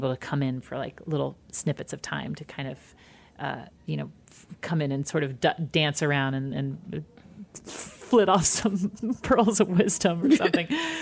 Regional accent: Midwest, United States; I mean, I'm from the Midwest too, you know.

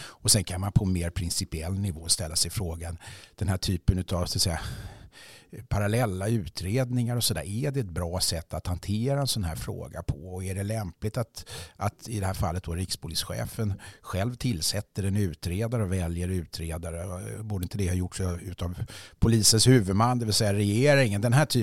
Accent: Stockholm, Stockholm County, Sweden; born there; jag är väl inte smålänning, jag är för fasiken född i kungliga huvudstaden och alltjämt boende där.

